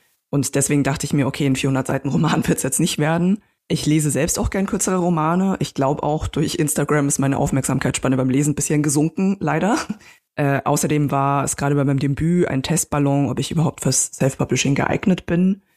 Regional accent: Munich, Bavaria, Germany; moved away as an adult; now in Berlin, Germany; Ich bin ursprünglich aus München, 2010 nach Berlin gezogen fürs Studium der vergleichenden Literaturwissenschaft. Ich bin halb Chinesin.

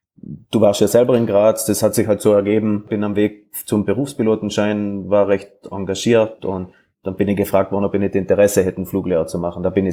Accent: Trentino-Alto Adige, Italy

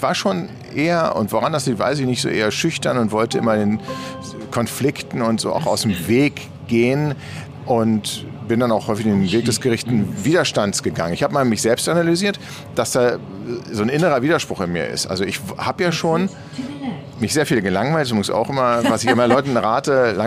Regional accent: Berlin, Germany; ich bin in Eichkamp groß geworden. Das ist so eine sehr schöne Reihenhaussiedlung. Ist sehr nett, eher ein bisschen spießig, aber gut für Kinder und Familien.

